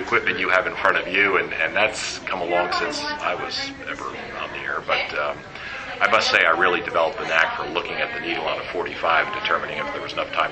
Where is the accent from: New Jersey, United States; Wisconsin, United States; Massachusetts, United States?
New Jersey, United States; I grew up in New Jersey, probably about a half an hour outside of New York City, which is where I went to school.